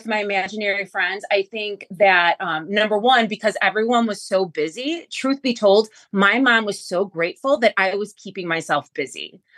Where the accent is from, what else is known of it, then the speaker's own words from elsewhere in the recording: Illinois, United States; So growing up, we're from the Chicagoland area.